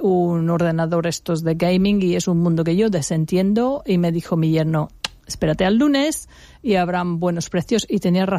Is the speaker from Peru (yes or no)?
no; England, United Kingdom; Spanish is a second language; now in Spain; pero yo como soy inglesa veo cómo han llegado cosas de América a Gran Bretaña y de Gran Bretaña luego los veo venir aquí